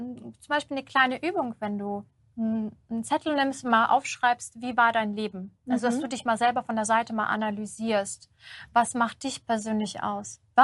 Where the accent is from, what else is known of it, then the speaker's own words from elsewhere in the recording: Kazakhstan; Ich komme aus Kasachstan und wir hatten draußen Dixi-Klos, wir hatten zu Weihnachten keine Geschenke gehabt.